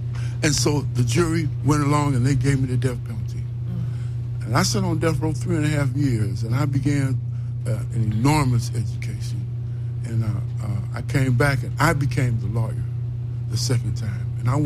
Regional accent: Los Angeles, California, United States; I was born and raised in Los Angeles, on the east side, section southeast of Los Angeles.

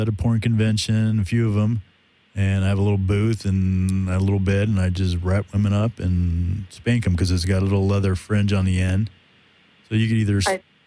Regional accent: California, United States; Well, that was from Sonoma County, actually, my hometown.

